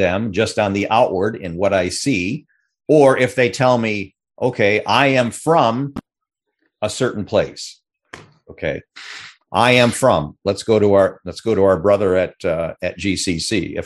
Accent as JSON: {"language": "English", "town": "Alpena", "region": "Michigan", "country": "United States", "tie": "born or raised there", "said": "That growing up in Alpena, Michigan, everybody looked like me, okay, and there were no blacks, there were no Hispanics, there were no Native Americans."}